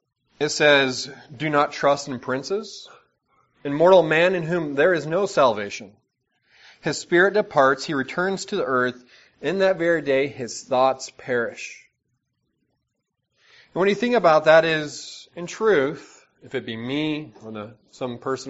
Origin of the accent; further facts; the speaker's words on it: Seattle, Washington, United States; I'm from Seattle area, kind of.